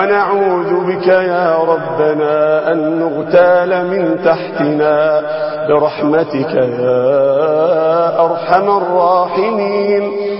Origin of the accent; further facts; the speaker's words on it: Egypt; بلدنا مصر